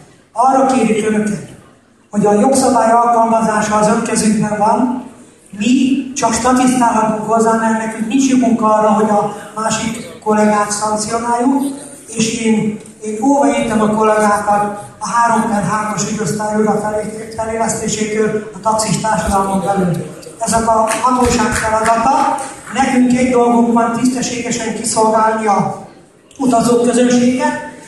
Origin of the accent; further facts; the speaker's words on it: Budapest, Hungary; Magyarországon és Budapesten elsősorban, mert mi budapestiek vagyunk.